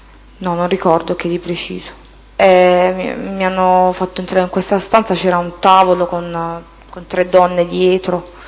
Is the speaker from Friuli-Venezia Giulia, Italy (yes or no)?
no; Taranto, Apulia, Italy; mi faceva queste domande in dialetto, il dialetto della mia città